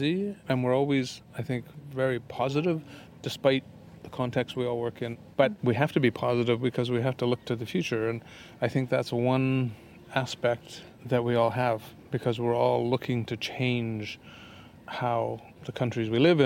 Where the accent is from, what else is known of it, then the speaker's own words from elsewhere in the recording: British Columbia, Canada; I'm an architect from Canada. I'm from northwestern British Columbia.